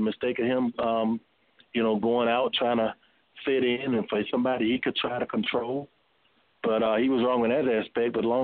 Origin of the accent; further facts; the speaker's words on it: Atlanta, Georgia, United States; You're in my home state of Atlanta. That's where I'm from.